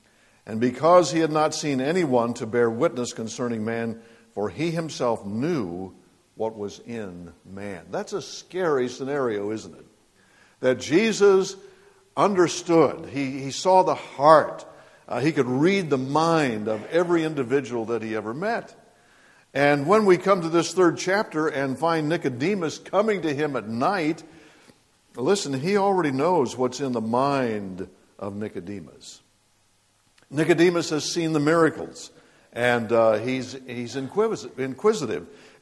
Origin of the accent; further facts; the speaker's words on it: Ohio, United States; born there; met me at the little town where I was born in Ohio, and took me to the home where I was born.